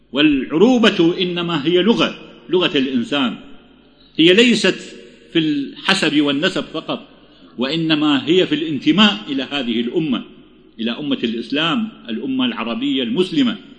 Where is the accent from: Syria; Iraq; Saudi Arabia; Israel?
Iraq; now in Egypt; كنا نراهم في بلادنا في العراق وفي بلاد الشام.